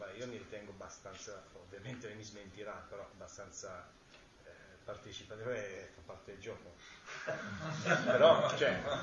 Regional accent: Abruzzo, Italy; now in Bologna, Italy; Io sono abruzzese di origine, quindi vengo da un contesto dove i ruoli sono molto più marcati

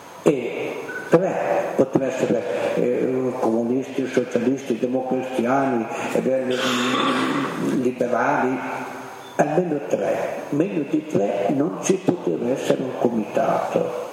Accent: Bassano, Veneto, Italy; nel mio comune, nel mio paese, Bassano, non è successo niente

